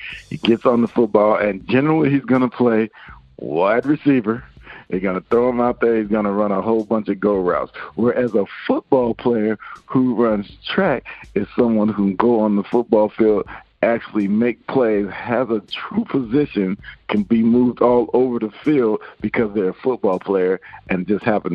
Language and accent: English; Seattle, Washington, United States; also born or lived in Virginia; Well, I'm originally from Seattle. My dad finished with the Redskins, and so I moved to Virginia.